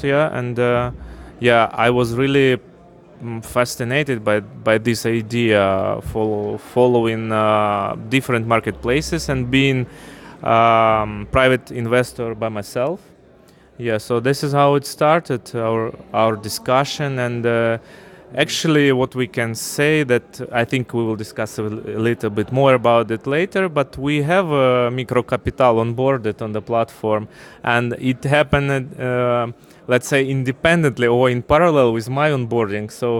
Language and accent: English; Ukraine; I'm from Ukraine originally.